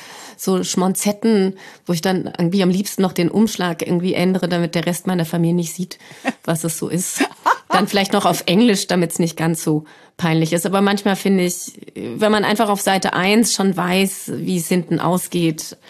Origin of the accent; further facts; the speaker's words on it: Frankfurt, Hesse, Germany; Ich komme aus Frankfurt